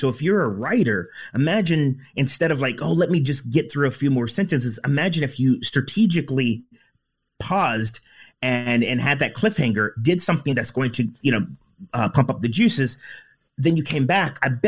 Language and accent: English; United States; I grew up in the States, and elementary school